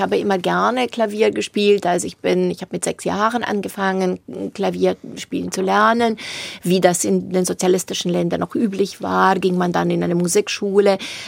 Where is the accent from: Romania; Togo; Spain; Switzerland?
Romania; Transylvania; German is a second language; now in Germany; Also in Rumänien, wo ich groß geworden bin, haben Häuser sehr, sehr, sehr häufig Dielenboden.